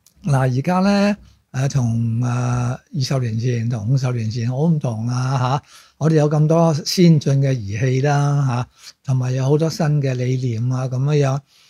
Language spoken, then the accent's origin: Cantonese; Hong Kong; 我觉得身为香港人咧系应该觉得好自豪嘅。